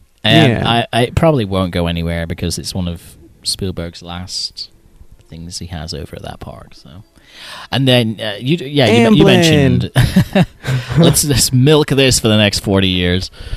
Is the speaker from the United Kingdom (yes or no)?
yes; United Kingdom; We knew everybody on our street when I lived back in the UK as a kid, but we never, trick-or-treating was never, is probably isn't still never a thing in the UK.